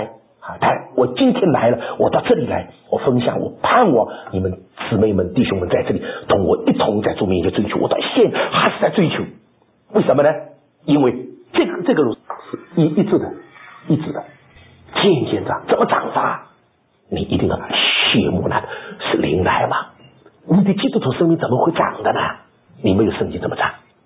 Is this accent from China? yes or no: yes; China; 我们中国人聪明，但不肯用功。